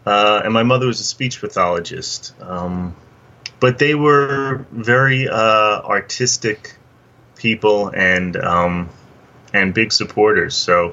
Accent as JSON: {"language": "English", "town": "Yonkers", "region": "New York", "country": "United States", "tie": "born or raised there", "also_born_or_lived": "Bronx / Greenwich Village", "said": "I was born in Jacoby in the Bronx, and then I lived in the Village. We had an apartment. It was my grandparents' apartment, and I ended up moving up to Yonkers"}